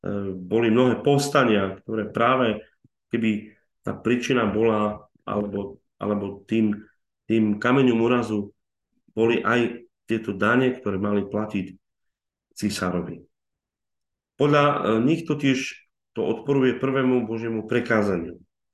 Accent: eastern Slovakia, Slovakia; U nás na východe zažívame niekedy farári niečo podobné

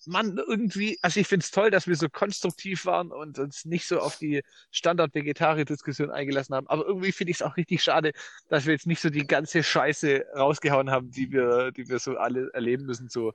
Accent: Baden-Württemberg, Germany; also ich bin ja Schwabe, falls ihr es noch nicht gehört habt

